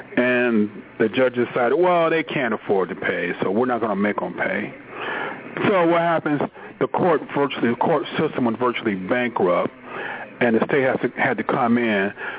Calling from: Detroit, Michigan, United States; Yeah, I'm calling from Detroit.

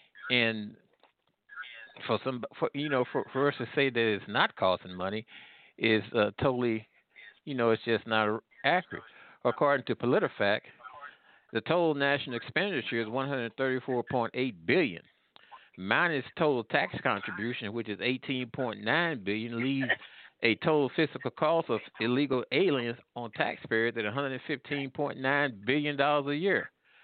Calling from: Midwest, United States; Well, I'm calling from the Midwest. I'm an African-American, Black African-American.

